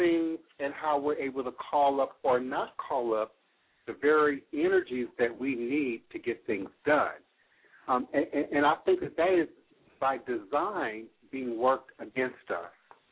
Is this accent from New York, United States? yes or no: no; Chicago, Illinois, United States; born there; moved away; me, I was born in Chicago. I still got brothers and sisters in Chicago. For me, moving south was the answer.